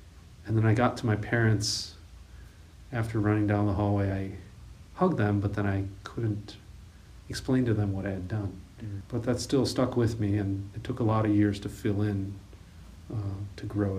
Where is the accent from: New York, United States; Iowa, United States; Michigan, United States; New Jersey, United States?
Michigan, United States; Lansing; also born or lived in Detroit; I was born in Detroit, and we quickly moved about a year and a half to the Lansing area, and grew up there.